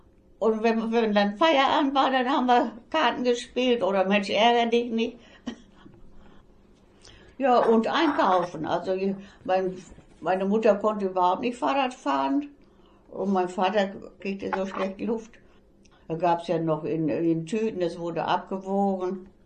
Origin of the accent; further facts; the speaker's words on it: Liemke, North Rhine-Westphalia, Germany; 1927. Geburtsort Liemke. Und auch aufgewachsen in Liemke. Ich hatte noch 8 Geschwister.